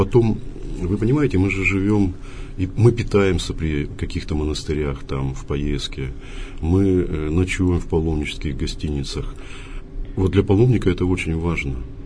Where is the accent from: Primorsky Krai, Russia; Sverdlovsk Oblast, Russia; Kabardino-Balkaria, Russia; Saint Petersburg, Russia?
Sverdlovsk Oblast, Russia; Yekaterinburg; мы группа паломников из Екатеринбурга